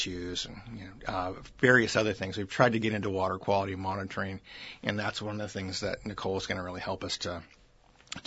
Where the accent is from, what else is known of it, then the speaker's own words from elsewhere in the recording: California, United States; I'm from Northern California and have been here for a year and 4 months.